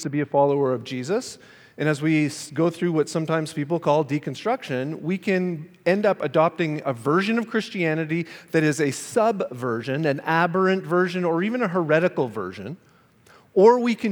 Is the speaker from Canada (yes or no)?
yes; Canada; also born or lived in California; And I did come from California, but I'm originally from Canada.